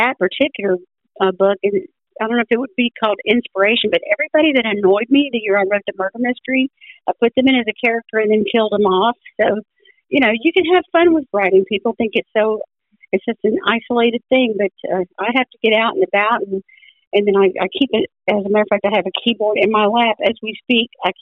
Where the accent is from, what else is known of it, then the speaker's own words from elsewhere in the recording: Union Grove, Alabama, United States; now in Fairhope, United States; I was raised pretty much in North Alabama on my grandparents' farm in Union Grove. So I could say I'm just about a native Alabamian, about as much as you could get.